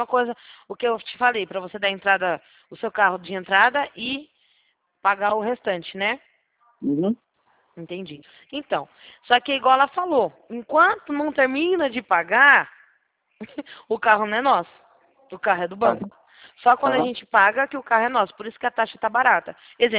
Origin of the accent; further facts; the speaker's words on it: São Roque, São Paulo, Brazil; Ó, a gente é daqui de São Roque